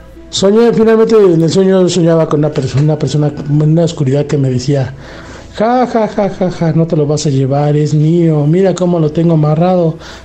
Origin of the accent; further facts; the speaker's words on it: State of Mexico, Mexico; yo soy aquí del Estado de México.